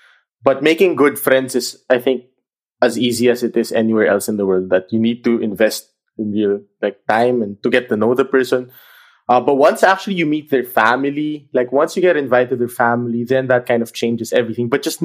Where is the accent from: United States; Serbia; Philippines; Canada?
Philippines; because I grew up in the Philippines.